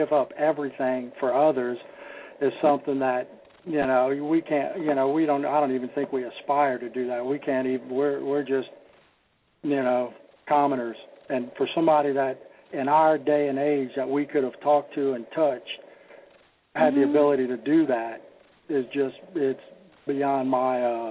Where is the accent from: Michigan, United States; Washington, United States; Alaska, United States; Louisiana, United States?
Louisiana, United States; Lafayette; Yeah, I was born and raised in Lafayette. I'm number 8 of 10 kids.